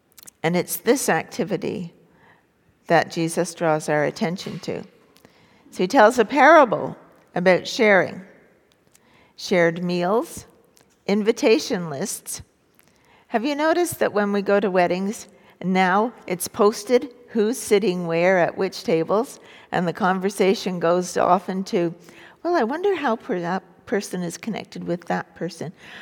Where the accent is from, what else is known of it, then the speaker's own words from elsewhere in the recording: Montreal, Quebec, Canada; When I was a child, growing up in Montreal, I had a very small family.